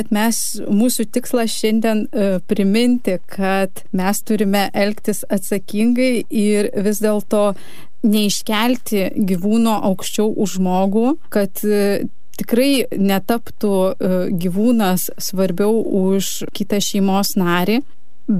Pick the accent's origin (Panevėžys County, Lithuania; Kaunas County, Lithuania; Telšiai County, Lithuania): Kaunas County, Lithuania; Kaunas; Kadangi esame iš Kauno, norime pakviesti visus į mūsų organizuojamą renginį.